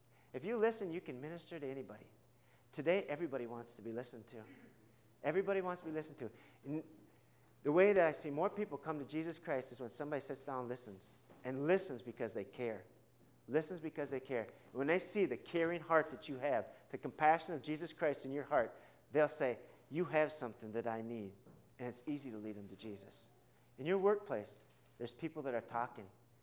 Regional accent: United States; And things that I learned because I'm an American, I'm able to take to Mexico

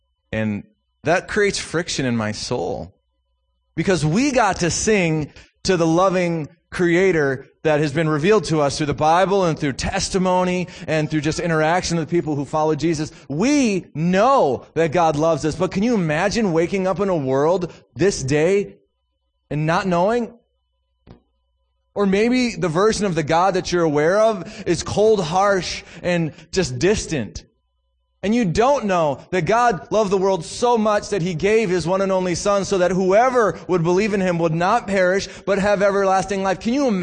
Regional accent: Minnesota, United States; You see, I am from Minnesota

